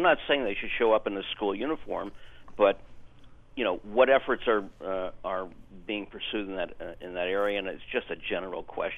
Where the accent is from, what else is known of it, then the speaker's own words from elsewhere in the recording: Newark, New Jersey, United States; I grew up in Newark. I live there.